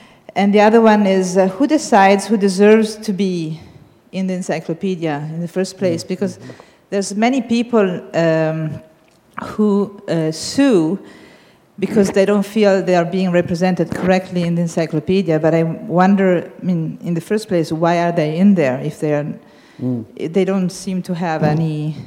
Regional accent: Italy; Yes, hello, I'm from Italy

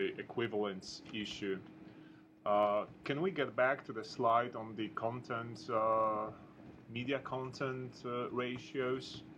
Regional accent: Poland; English is a second language; 10 years ago in my country, I'm from Poland

